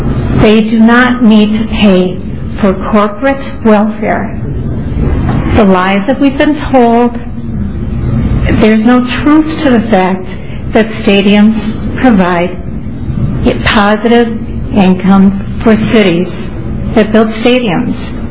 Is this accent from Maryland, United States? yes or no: no; Minnesota, United States; I live in Spring Lake Park. And I grew up in Anoka County.